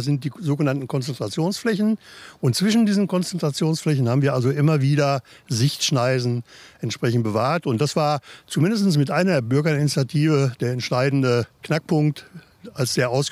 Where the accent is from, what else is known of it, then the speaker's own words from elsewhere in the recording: Lichtenau, Germany; ich bin halt gebürtiger Lichtenauer und ich kenne natürlich auch viele Menschen hier im Stadtgebiet.